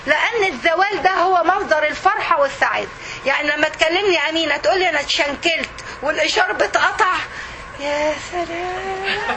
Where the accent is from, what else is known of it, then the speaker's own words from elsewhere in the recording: Egypt; يعني المحاكم طبعت عندنا في مصر قضايا الميراث دي بتاخد سنين كويس